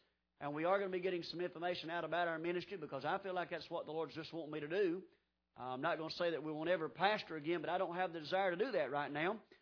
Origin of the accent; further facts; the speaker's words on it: Ronda, North Carolina, United States; And I grew up in the Rhonda Baptist Tabernacle down in Rhonda, North Carolina. That's where I got saved at.